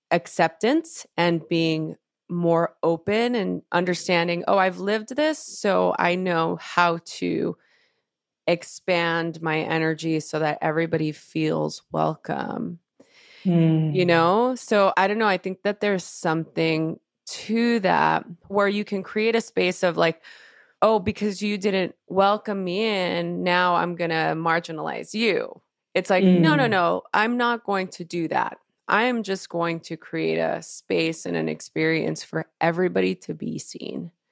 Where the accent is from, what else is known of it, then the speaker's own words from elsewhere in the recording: Los Angeles, California, United States; I grew up in East LA.